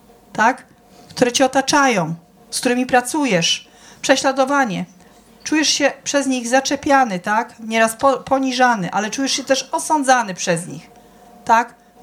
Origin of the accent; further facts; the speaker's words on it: Silesian Voivodeship, Poland; my to jesteśmy takimi prawdziwymi Ślązakami, nie? Bo ja tam staty to jeszcze mam ze Lwowa, nie? Ale tutaj to my jesteśmy tacy prawdziwi ze Śląska.